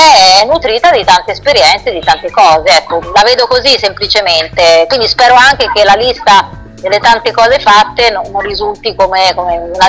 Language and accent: Italian; Marche, Italy; alle Marche, che è la mia terra d'origine